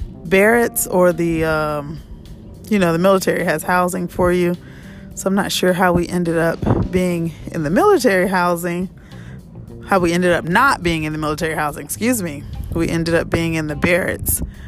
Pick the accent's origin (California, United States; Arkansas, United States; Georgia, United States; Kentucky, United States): Arkansas, United States; Little Rock; born there; But I was born in Little Rock, Arkansas, so kind of country girl, what they call gangland now. So I was born around the gangs in Little Rock, Arkansas.